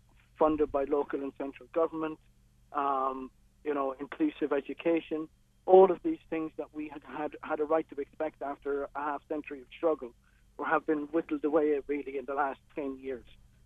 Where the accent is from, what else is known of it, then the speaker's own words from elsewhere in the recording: Ireland; moved away as an adult; now in England; certainly I'm an Irish citizen and I've been in England nearly 30 years